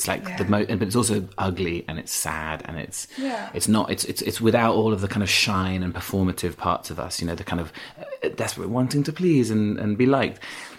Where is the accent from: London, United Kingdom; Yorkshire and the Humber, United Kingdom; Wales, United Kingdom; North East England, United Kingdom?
Yorkshire and the Humber, United Kingdom; accent: Yorkshire; I had an accent. I had a strong Yorkshire accent till I was about 11, 12, yeah.